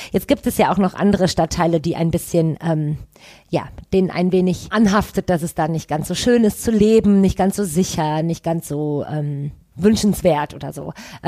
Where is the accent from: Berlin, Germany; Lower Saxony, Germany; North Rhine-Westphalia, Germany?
North Rhine-Westphalia, Germany; Düsseldorf; Also ich komme aus dem Norden, ich komme aus Golzheim